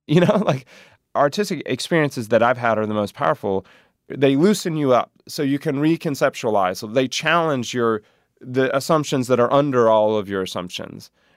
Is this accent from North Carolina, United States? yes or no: yes; North Carolina, United States; and I'm from North Carolina, and spending time with them has made me realize that there are completely different ways to conceptualize our existence on Earth.